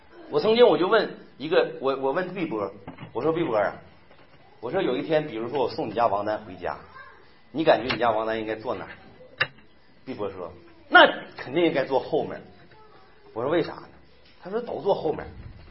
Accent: China; 但是很多的时候我们中国人就不懂。

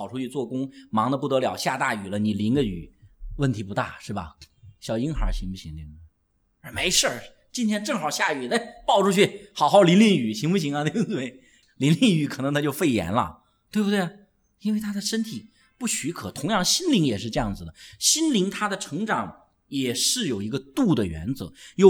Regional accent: China; 就我们中国人很信奉一种以为过度猛压

